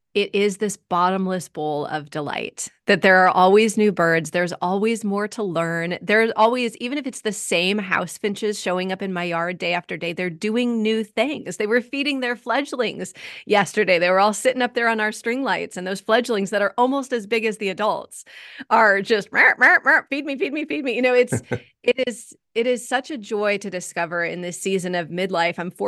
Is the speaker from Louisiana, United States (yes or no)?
no; Wisconsin, United States; now in Mission Viejo, United States; We're in Orange County, Mission Viejo, but I am originally from the North Woods of Wisconsin.